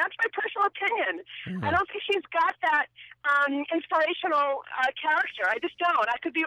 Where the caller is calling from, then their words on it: New York, United States; I'm calling from upstate New York outside of, I guess I'm pretty near Albany.